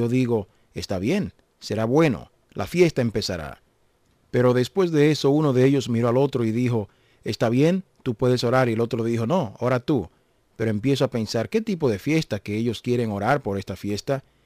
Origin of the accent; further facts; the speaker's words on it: Iran; Spanish is a second language; now in Australia; decidí decir adiós a mi familia, amigos y salir de Irán y fui a Australia y empecé a vivir allá.